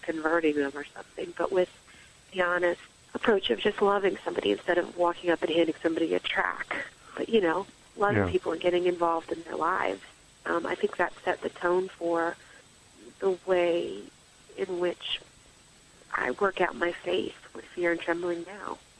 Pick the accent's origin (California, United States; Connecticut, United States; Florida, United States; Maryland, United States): Maryland, United States; I moved back home to Maryland from Pennsylvania